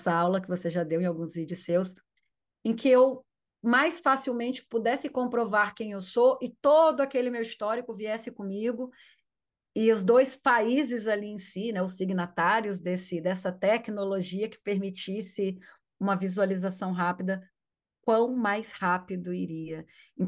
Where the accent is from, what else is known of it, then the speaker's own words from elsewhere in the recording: Brazil; meu marido é português, eu sou brasileira.